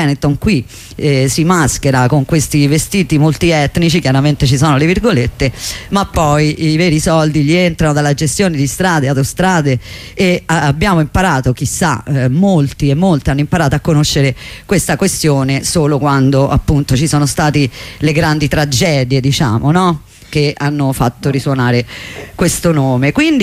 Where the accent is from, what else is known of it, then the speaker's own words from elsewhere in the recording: Rome, Lazio, Italy; siamo romani, ce l'abbiamo nella mappa genetica, ritardo noi.